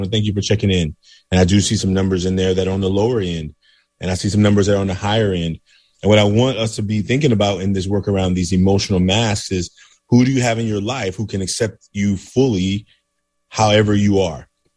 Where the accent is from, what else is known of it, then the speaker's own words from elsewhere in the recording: Oakland, California, United States; Now, listen, I know that my growing up in Oakland, California it was my story.